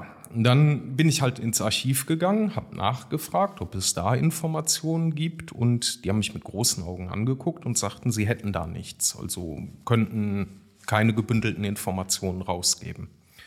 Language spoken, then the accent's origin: German; Grevenbroich, North Rhine-Westphalia, Germany; als ich dann bei mir durch meine Heimat ging, durch Grevenbroich, sah ich halt auch überall Beton.